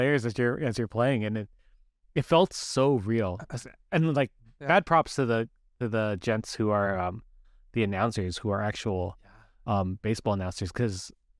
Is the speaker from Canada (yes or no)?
yes; Canada; Because we're Canadian and we're in the GTA-ish area.